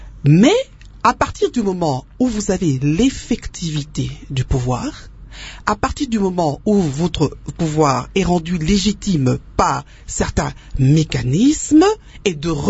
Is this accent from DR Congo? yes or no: yes; DR Congo; chez nous au Congo